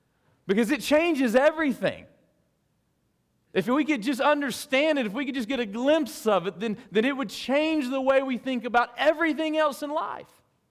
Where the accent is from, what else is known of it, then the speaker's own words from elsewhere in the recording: Alabama, United States; Now, I'm from South Alabama.